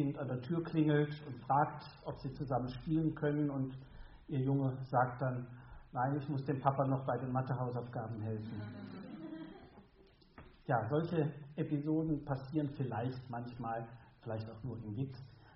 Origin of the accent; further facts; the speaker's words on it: North Rhine-Westphalia, Germany; ich komme aus dem Rheinland, aus der Nähe von Köln.